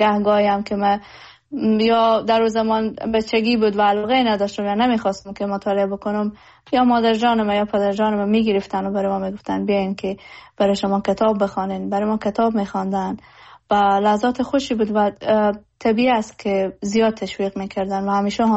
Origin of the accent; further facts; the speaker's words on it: Herat, Afghanistan; زادگاه من هرات هست و هرات جایی است که در هر کجای جهان که باشم فرق نمیکنه